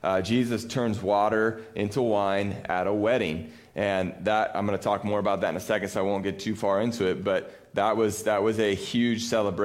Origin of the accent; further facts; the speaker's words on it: Cambria, California, United States; now in Texas, United States; and we both grew up in Cambria. We're from Cambria, and we live in Texas now.